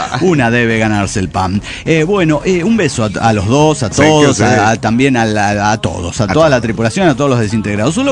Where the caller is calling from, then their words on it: Tuxtla Gutiérrez, Chiapas, Mexico; de Tuzla Gutiérrez, Chiapas, México.